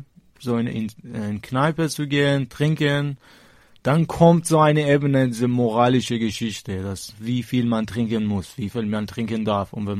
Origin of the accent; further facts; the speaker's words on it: Tehran, Tehran Province, Iran; German is a second language; Und ich komme auch aus Teheran.